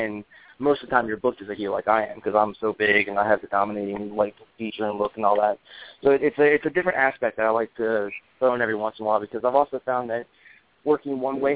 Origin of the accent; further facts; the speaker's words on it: Maryland, United States; I grew up in outside Baltimore, Maryland, so all I got was Fed TV